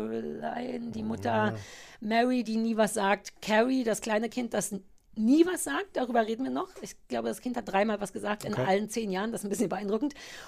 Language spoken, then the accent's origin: German; Berlin, Germany; ich komme ja auch aus Berlin.